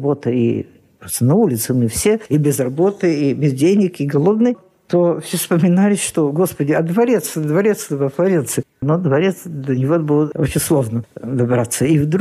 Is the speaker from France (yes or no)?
yes; Le Vésinet, Île-de-France, France; also born or lived in Chatou; я родилась тоже вот под Парижем, Шату-Круасси. Ну, сейчас там метро ходит. Мы там жили некоторое время, а потом переехали в Везины. И вот в Везины жили, пока не началась война. И вот мне было тогда 5-6-7 лет.